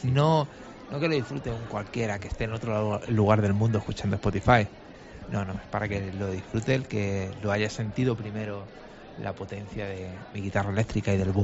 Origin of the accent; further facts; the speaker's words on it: Madrid, Community of Madrid, Spain; yo me crié aquí por el hecho de que mis padres vivían aquí